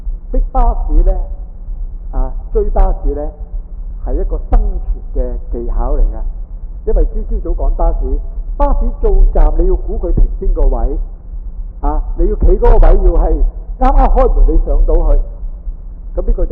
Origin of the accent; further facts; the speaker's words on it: Guangdong, China; accent: Cantonese; 我哋廣東話講叫咩話？